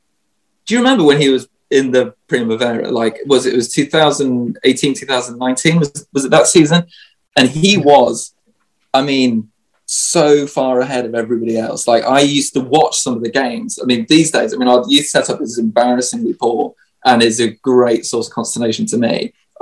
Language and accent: English; England, United Kingdom; I'm English